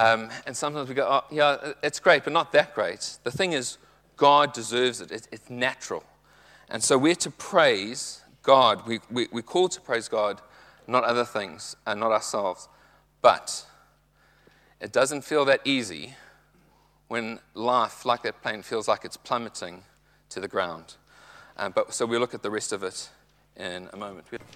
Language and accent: English; KwaZulu-Natal, South Africa; the place I grew up in South Africa. It's on the East Coast, probably most well known for the Anglo-Zulu War area, but it's a very tropical climate. The ocean's really warm.